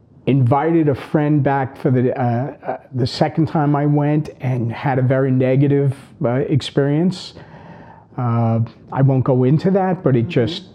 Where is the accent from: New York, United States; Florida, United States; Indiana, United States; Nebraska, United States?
New York, United States; And we were, you know, typical brothers growing up on Long Island.